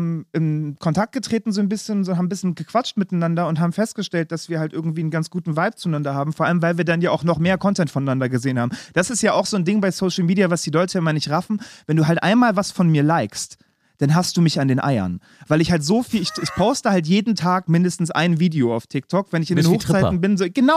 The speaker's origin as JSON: {"language": "German", "region": "Berlin", "country": "Germany", "tie": "born there", "said": "Und gebürtiger Berliner bin."}